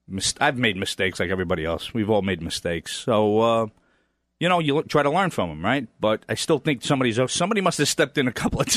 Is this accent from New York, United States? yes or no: yes; Brooklyn, New York, United States; Growing up in Bensonhurst, Brooklyn, I hated cops, right?